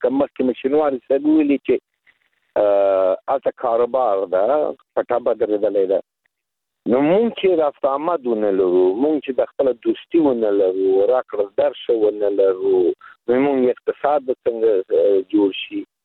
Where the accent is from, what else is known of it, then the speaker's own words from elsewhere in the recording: Afghanistan; مونږ افغانان یو